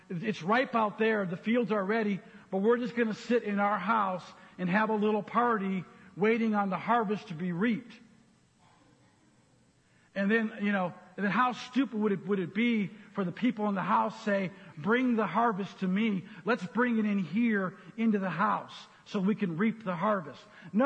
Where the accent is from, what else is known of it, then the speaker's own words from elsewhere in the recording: Twin Cities, Minnesota, United States; I was not raised on the farm. I was raised in Twin Cities in a residential area as far from the farm as possible, so you could call me a city boy.